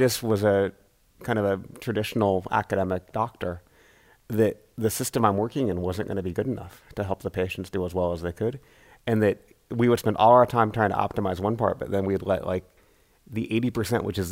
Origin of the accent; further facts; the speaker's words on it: Seattle, Washington, United States; I grew up in Seattle